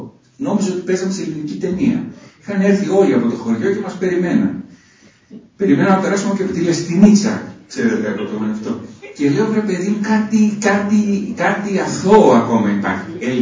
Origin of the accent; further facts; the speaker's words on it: Crete, Greece; Λέω, είμαι από την Ελλάδα λέω και συγκεκριμένα είμαι από την Κρήτη.